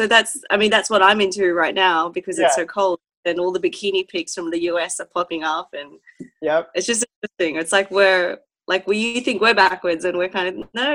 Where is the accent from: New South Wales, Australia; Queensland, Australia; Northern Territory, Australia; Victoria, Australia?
Northern Territory, Australia; Darwin; also born or lived in Philippines; No, I was 4 years old when we moved from the Philippines to Australia, and we didn't move to Brisbane initially. We were in Darwin.